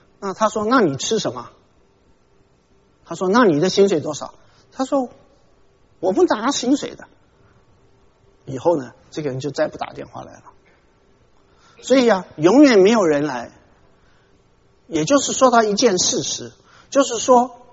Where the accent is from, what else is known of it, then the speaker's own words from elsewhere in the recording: Taiwan; now in United States; 我记得我刚从台湾来的时候，那个时候我还没信主啊，有个牧师来，美国牧师